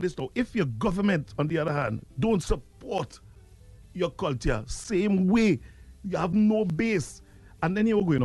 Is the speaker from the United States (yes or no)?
no; Trinidad & Tobago; As a Trinidadian, and I have to say as a Trinidadian, right?